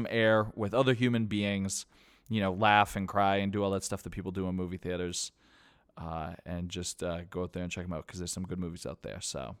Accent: Brockton, Massachusetts, United States; Growing up in Chatham West during the summer, hanging out at the pool, basically just running amok

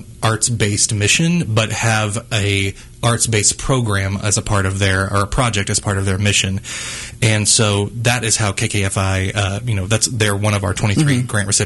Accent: Missouri, United States; I'm from Southwest Missouri, so I do say Missouri.

